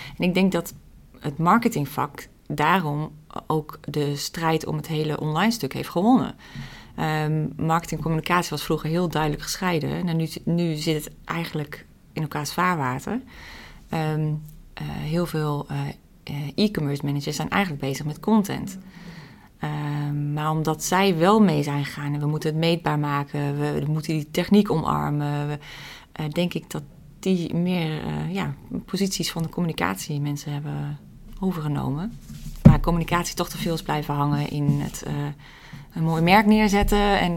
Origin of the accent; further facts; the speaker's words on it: Gelderland, Netherlands; Ik kom uit de Achterhoek en ik heb echt wel een hart voor de Achterhoek en het Oosten.